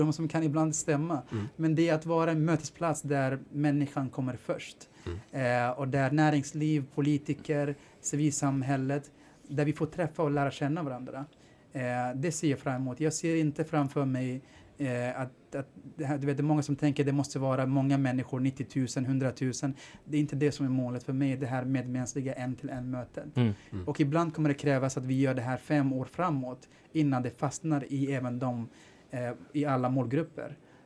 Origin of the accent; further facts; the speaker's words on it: Sweden; när jag var i Somalia så kunde jag också förstå att jag är svensk och att jag har ett ansvar här i det här samhället också.